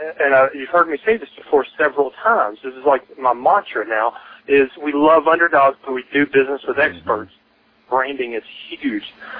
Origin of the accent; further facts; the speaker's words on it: Murfreesboro, Tennessee, United States; From Murfreesboro, Tennessee, we're doing, I went into a market where, even though this is my hometown, I don't do any business in my hometown.